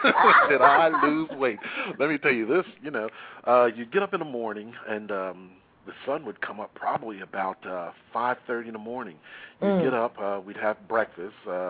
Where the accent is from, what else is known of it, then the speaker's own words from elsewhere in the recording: Philadelphia, Pennsylvania, United States; So I came in, hi … from Philadelphia, Pennsylvania.